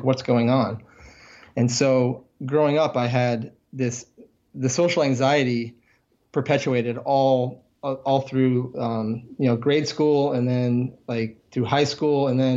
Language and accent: English; Vermont, United States; I'm from Vermont, so I'm also from the Northeast.